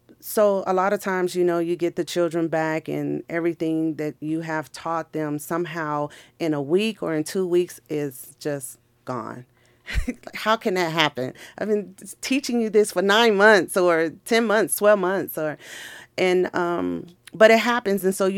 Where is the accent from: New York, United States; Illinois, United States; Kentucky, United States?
Illinois, United States; Chicago; also born or lived in Missouri / Tennessee / Texas; I'm originally from Chicago. I went to school in the state of Missouri and left and went to Tennessee, was married and moved to Texas and now here.